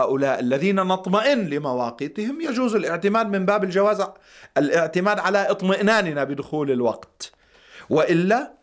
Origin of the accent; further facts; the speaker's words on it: Lebanon; أنا في بلدي لبنان